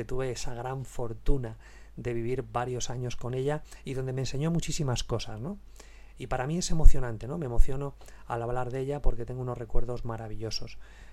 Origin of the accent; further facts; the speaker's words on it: Paris, Île-de-France, France; Que viví durante bastantes años con ella, me crié en París, en Francia, con ella la adolescencia